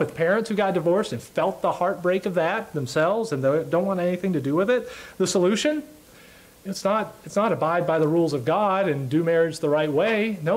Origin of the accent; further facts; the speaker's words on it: United States; I have a valid experience as an American growing up in our country. I'm 35 years old.